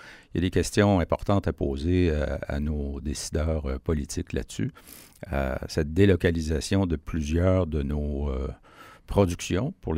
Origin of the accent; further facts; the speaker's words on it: Quebec, Canada; moi, je suis du Bas-Saint-Laurent